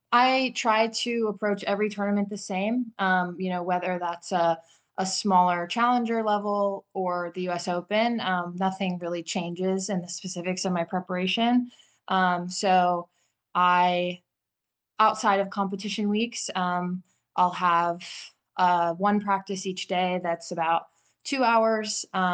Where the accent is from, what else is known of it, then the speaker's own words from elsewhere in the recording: Whitewater, Wisconsin, United States; So there are two community tennis courts in my hometown of Whitewater, Wisconsin, that were built in the 1960s